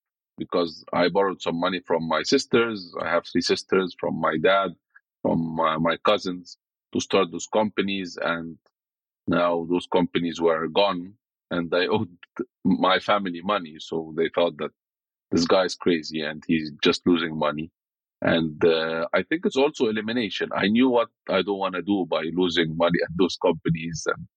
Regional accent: Cairo, Cairo Governorate, Egypt; I was born in Cairo in 1986. Cairo is a very hot city in Egypt.

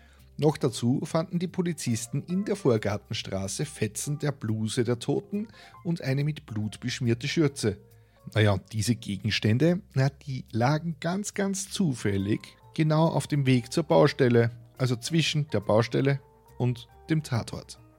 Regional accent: Austria; In Österreich sagt man ja einfach Meter oder Zentimeter dazu. Und dort am Land, wo ich herkomme

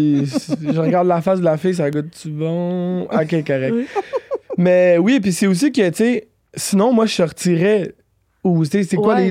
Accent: Quebec, Canada; j'ai 27 ans, je viens de la Rive-Nord, de Montréal.

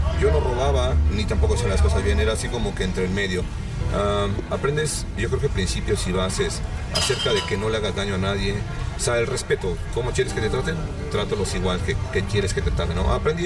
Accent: Mexico; moved away as an adult; soy capitalino, soy de la Ciudad de México, bueno, del Estado de México. Ahí me casé con mi esposa, tuve a una pequeña bebé. Y después de ahí, pues tú sabes, ¿no? La situación de todo mundo, que es la crisis, me obligó a venirme para acá.

